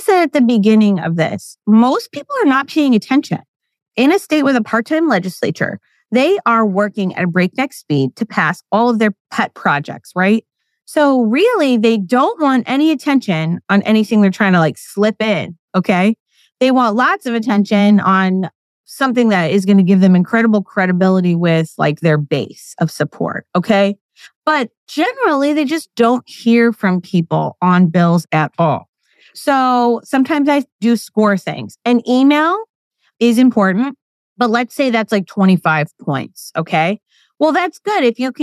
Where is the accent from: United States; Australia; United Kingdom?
United States; Buffalo, New York; my home state of New York, I grew up in Buffalo, which is 6 or 7 hours from the Capitol, you know?